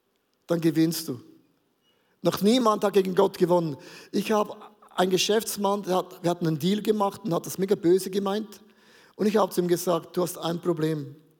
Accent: Switzerland; ich bin ein Schweizer, wir sind neutral, oder?

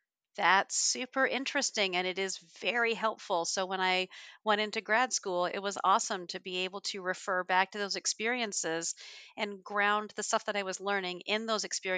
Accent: Texas, United States; I grew up in Texas, so there was just a hitch in my giddy up with regards to getting an MBA.

